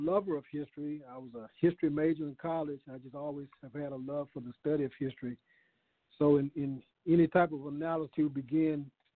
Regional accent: Acres Homes, Texas, United States; my community of Acres Homes. And it really was the type of environment when I grew up in Acres Homes

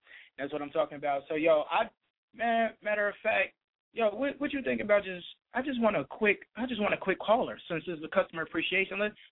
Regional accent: Cincinnati, Ohio, United States; I am from Cincinnati, born and raised

